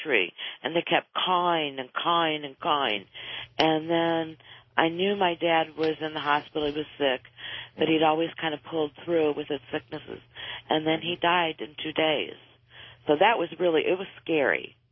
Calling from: Springfield, Illinois, United States; I'm calling from Springfield, Illinois.

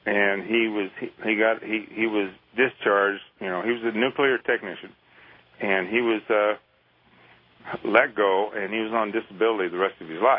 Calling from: Caldwell, Idaho, United States; I'm from calling from Caldwell, Idaho.

